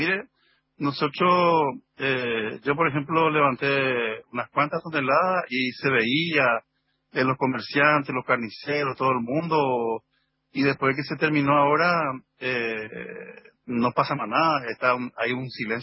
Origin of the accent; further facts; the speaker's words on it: Puerto Negro, Formosa, Argentina; Yo soy de Puerto Negro, acá, no sé si usted conoce, Puerto Negro, no, cerca de Misión Tacacles.